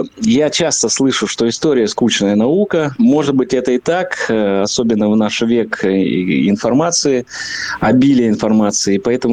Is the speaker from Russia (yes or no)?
yes; Osa, Perm Krai, Russia; Я почему так много говорю про Осу? Я в этом городе родился и еще и почетный гражданин